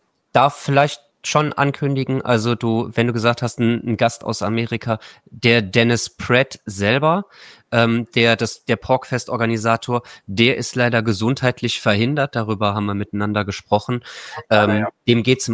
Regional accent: Trier, Rhineland-Palatinate, Germany; ich komme ja ursprünglich aus Trier.

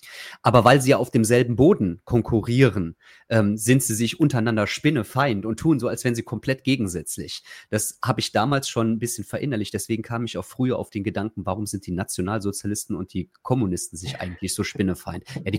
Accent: Trier, Rhineland-Palatinate, Germany; Ich komme aus Trier und das ist voll durchzogen von irgendwelchen Römerbauten.

